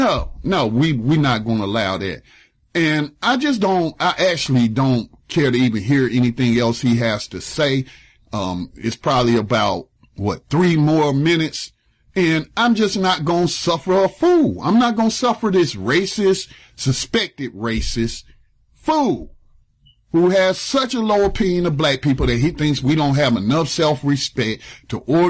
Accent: United States; So, as an American, I would like to tell the French that y'all should not memorialize this man.

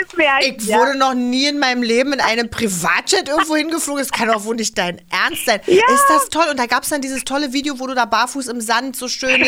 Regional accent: Berlin, Germany; Und ich habe mich nach der Wende dann immer gewundert, als Berliner Göre

